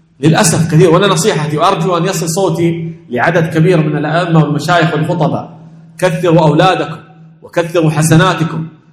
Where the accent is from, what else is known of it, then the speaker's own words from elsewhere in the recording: Kuwait; أحد الإخوة الأبطال عندنا في الكويت